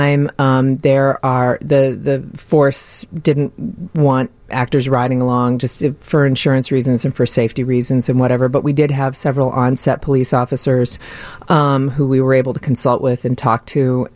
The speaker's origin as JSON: {"language": "English", "town": "Chicago", "region": "Illinois", "country": "United States", "tie": "born or raised there", "said": "Yeah, I was raised here in Chicago. My parents, my father lived out in Hinsdale, and my mother lived here in Chicago."}